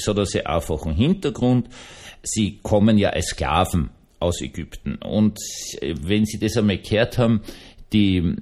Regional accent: Vienna, Austria; Ich bin Wiener bürgerlicher Protestant.

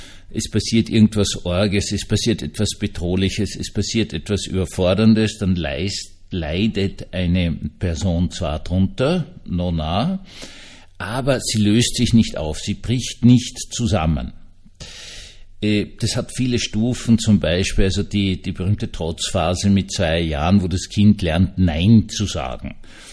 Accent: Austria; wir hatten schon wieder einen Frauenmord und können als Österreicher wenigstens auf eine stolz sein.

